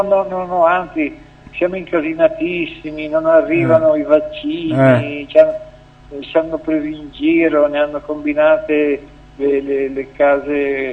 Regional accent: Milan, Lombardy, Italy; moved away; mi rivolgo ai lombardi, da milanese, pure in esilio

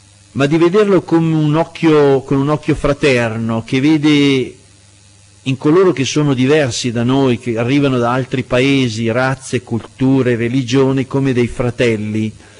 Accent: Saronno, Lombardy, Italy; sono un migrante, vengo da Saronno, anche se è vicino

